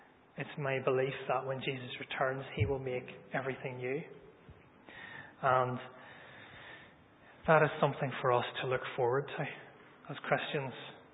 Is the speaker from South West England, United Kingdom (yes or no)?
no; Northern Ireland, United Kingdom; And it's really easy growing up in Northern Ireland. So many people in this country grow up churched, for want of a better word.